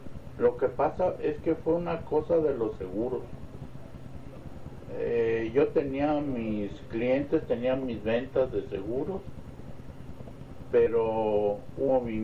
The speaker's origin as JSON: {"language": "Spanish", "country": "Mexico", "moved": "yes", "said": "cuando yo me vine de México"}